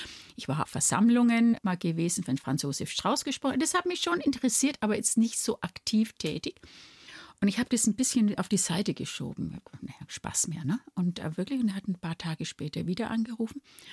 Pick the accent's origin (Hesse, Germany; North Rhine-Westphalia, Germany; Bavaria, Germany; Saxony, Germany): Bavaria, Germany; Nuremberg; born there; Ich bin ja in einem Nürnberger Krankenhaus auf die Welt gekommen. Also bin ich in Nürnberg geboren und nicht in Stein.